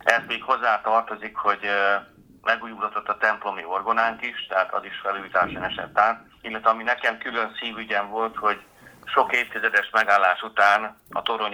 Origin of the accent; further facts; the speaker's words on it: Körösszegapáti, Hajdú-Bihar, Hungary; visszakerülve a Tiszántúra, én tiszántúli ember vagyok, Körösszegapátiban nőttem föl.